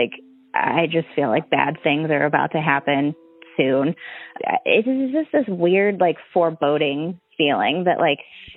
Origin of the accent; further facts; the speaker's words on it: Mansfield, Ohio, United States; now in Columbus, United States; my dad's family is Greek. So I grew up in the Greek community in Mansfield, and I grew up Greek Orthodox.